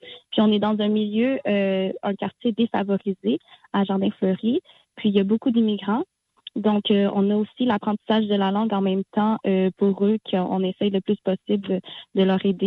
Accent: Haiti; Moi, je suis haïtienne

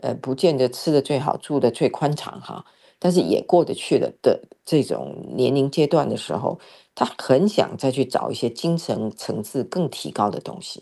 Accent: China; 所以它整颗看起来就是我们中国人的这个叫做红蛋哈。

